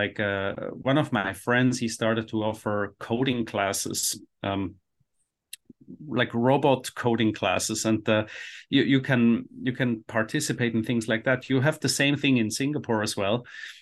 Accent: Switzerland; that's one thing I really like about growing up in Switzerland is you go to the woods, you get dirty, you make a fire, you maybe cut yourself in the finger, you do some stupid stuff

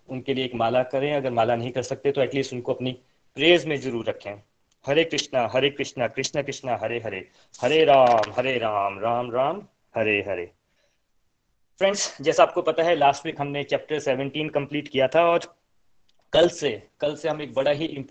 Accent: India; जब हम जो लोग इंडिया से हैं सबने देखा होता है

